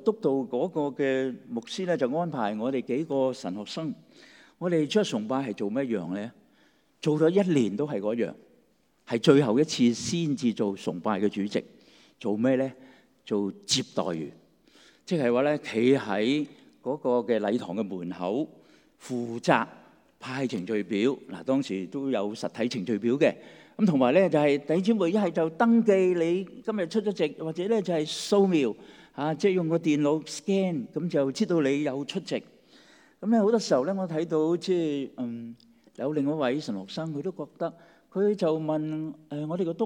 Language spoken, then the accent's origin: Chinese; Guangdong, China; 中国这句说话，我们广东人隔夜油炸鬼，没来火气，是不是？